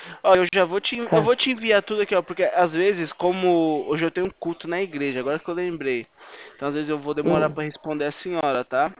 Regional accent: Atibaia, São Paulo, Brazil; Eu sou aqui de Atibaia, no estado de São Paulo, interior de São Paulo.

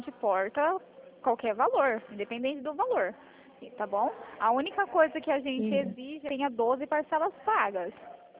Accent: Dourados, Mato Grosso do Sul, Brazil; Sou de Dourados, Mato Grosso do Sul.

